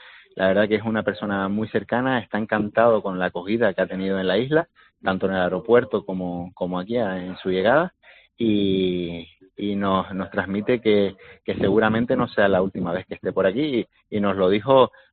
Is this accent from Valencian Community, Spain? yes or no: no; Canary Islands, Spain; como ciclista canario que he estado muchos años montando en bici